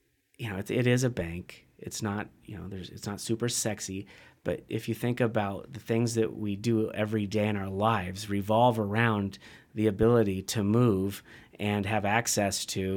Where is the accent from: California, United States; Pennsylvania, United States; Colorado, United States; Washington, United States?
Washington, United States; because I'm a kid from Central Washington.